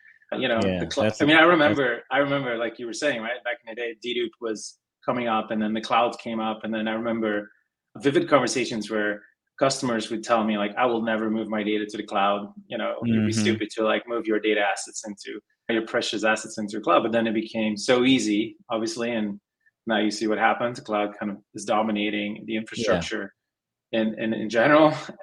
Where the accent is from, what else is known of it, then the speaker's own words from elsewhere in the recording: Belgium; now in United States; And then after that, I moved to the US. I'm originally from Belgium